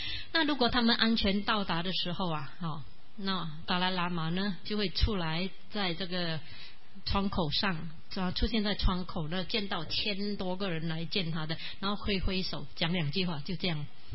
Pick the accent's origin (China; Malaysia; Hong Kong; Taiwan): Malaysia; 因为他知道我们是马来西亚的人，马来西亚来的人嘛